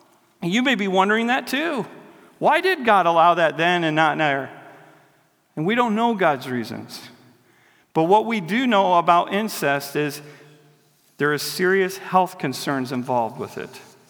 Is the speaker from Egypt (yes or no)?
no; Iowa, United States; growing up in Iowa and working with farmers